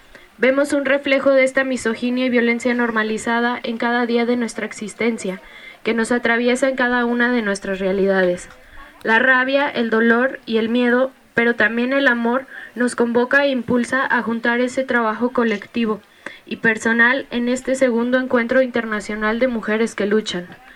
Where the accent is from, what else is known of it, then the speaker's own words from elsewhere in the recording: San Luis Potosí, Mexico; las compañeras que venimos desde San Luis Potosí.